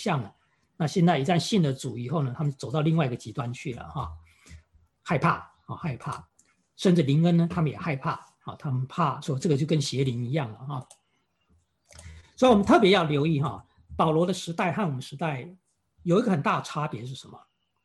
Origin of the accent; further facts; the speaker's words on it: Taiwan; 像我是从台湾来的